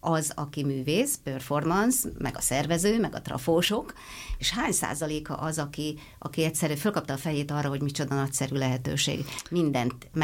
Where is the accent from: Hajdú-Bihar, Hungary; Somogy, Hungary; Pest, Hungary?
Pest, Hungary; én kb. 37 kilométerre Budapesttől onnan származom, nem egy nagy távolság